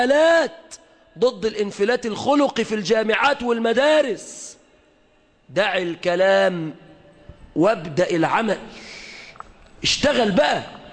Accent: Egypt; بلادنا مصر

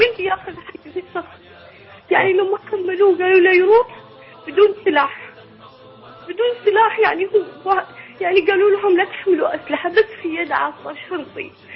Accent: Yemen; now in Bahrain; أنا يمنية متزوجة بحريني، بس يعني إحنا خلاص حزينا بلادنا ويينا البحرين، خلاص ناكل من خيرها.

